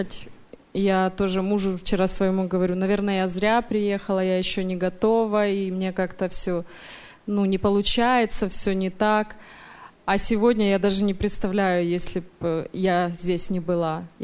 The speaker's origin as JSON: {"language": "Russian", "region": "South East England", "country": "United Kingdom", "said": "я из Кента."}